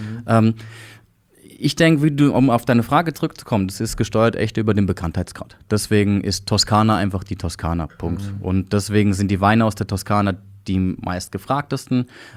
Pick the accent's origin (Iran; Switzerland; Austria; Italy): Switzerland; Das Gleiche haben wir bei uns in der Schweiz